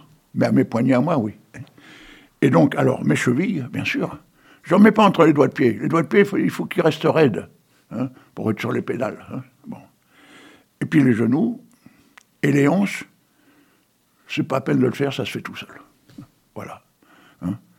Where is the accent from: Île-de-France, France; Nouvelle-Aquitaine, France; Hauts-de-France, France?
Hauts-de-France, France; Petit-Fort-Philippe; je suis issu de Petit Fort Philippe, parce que ma grand-mère avait une maison qui a été démolie pendant la guerre.